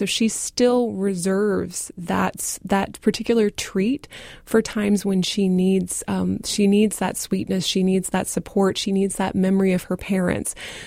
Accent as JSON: {"language": "English", "region": "the South", "country": "United States", "said": "I'm from the South originally."}